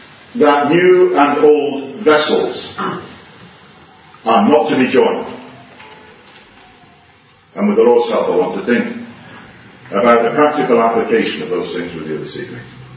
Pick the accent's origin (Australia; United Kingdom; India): United Kingdom; Plymouth, South West England; I was brought up amongst the Plymouth Brethren, but that's simply because I was born in Plymouth.